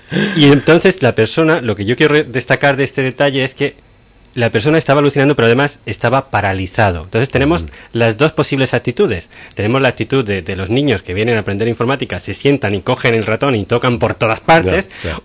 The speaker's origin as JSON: {"language": "Spanish", "country": "Spain", "said": "Yo, como español"}